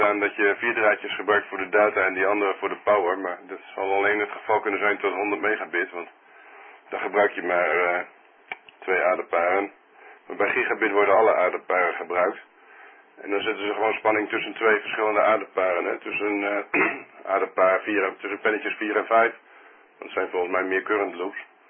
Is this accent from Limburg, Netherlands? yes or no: no; Groningen, Netherlands; uit Groningen